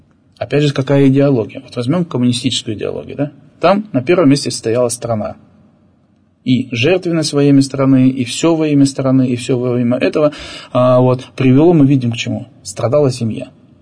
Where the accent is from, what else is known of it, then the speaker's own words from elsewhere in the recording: Chelyabinsk, Chelyabinsk Oblast, Russia; born there; now in Yekaterinburg, Russia; Вот я, допустим, родился в Челябинске. И как бы, и сколько бы я же не жил здесь в Екатеринбурге, хотя я являюсь уже жителем Екатеринбурга уже больше 20 лет